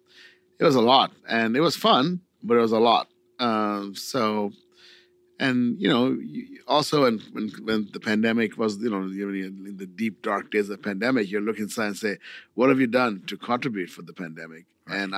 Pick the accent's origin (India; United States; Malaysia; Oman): India; I'm from India